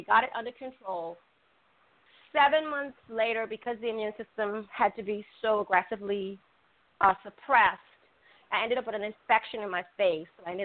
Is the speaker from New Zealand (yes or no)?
no; Bahamas; also born or lived in Italy / Japan / Spain / Puerto Rico; now in Hawaii, United States; I grew up in the Bahamas, and I am a military spouse, as you mentioned. I have lived pretty much around the world. I have lived in Italy, Japan, Spain, Puerto Rico, and I've done a little bit in the continental U.S.